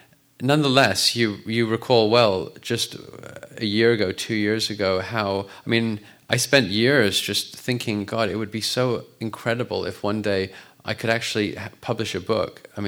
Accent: Vancouver, British Columbia, Canada; moved away; also born or lived in London; So I was born in London, and my parents, for work reasons, moved to Vancouver when I was at 7.

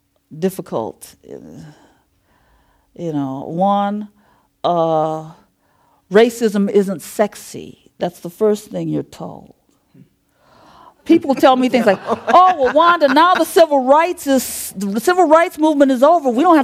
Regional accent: Los Angeles, California, United States; born there; I said, I was born in East L.A., and the guy just laughed and just waved me on, you know.

